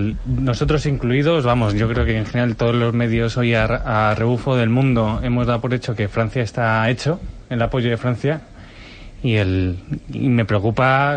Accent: Spain

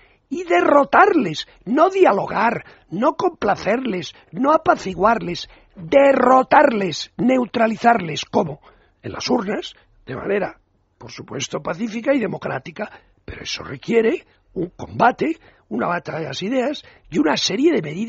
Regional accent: Catalonia, Spain; yo soy catalán y español, pero vamos, y tan a gusto, y europeo, por supuesto.

